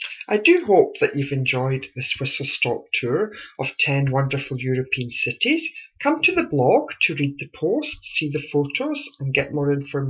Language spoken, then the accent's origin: English; Scotland, United Kingdom; You may have guessed from my accent, I'm Scottish.